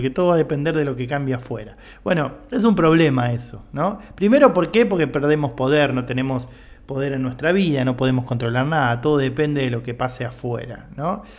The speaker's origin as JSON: {"language": "Spanish", "country": "Argentina", "said": "yo, para los que no saben, soy de Argentina"}